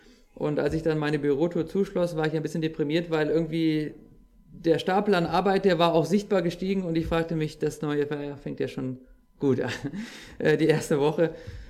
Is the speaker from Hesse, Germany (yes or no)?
yes; Bensheim, Hesse, Germany; Bei uns in Bensheim, in meinem Heimatort, ist Mitte des Jahres, also Mitte 2015, ein ja, Notflüchtlingslager errichtet worden mit 600 Menschen.